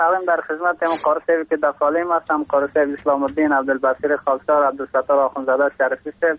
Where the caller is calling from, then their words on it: Takhar, Afghanistan; از باستان تخار